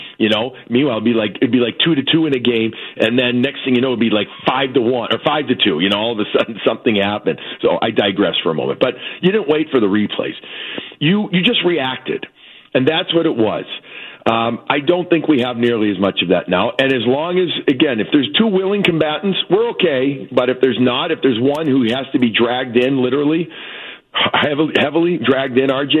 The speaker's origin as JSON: {"language": "English", "town": "Chicago", "region": "Illinois", "country": "United States", "tie": "born or raised there", "said": "I go back to growing up in Chicago, the old stadium."}